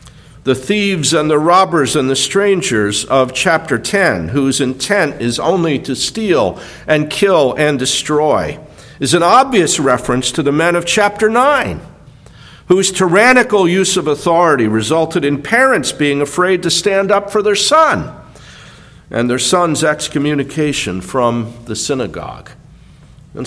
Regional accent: New Jersey, United States; Back in March of 2006, back in New Jersey, my home state, I went on a four-mile walk with a friend

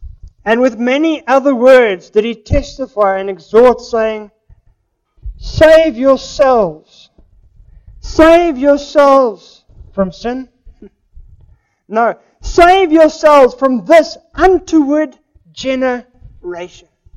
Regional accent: South Africa; I came from South Africa.

